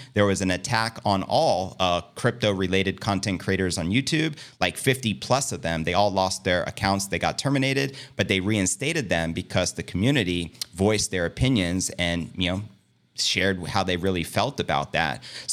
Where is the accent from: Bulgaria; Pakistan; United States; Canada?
Bulgaria; I am the voice of Bitcoin in my home country, Bulgaria, with just shy of 7 million citizens in Eastern Europe.